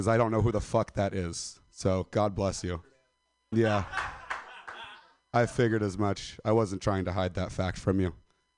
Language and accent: English; Stockton, California, United States; I am from Stockton. A lot of people don't know where Stockton is.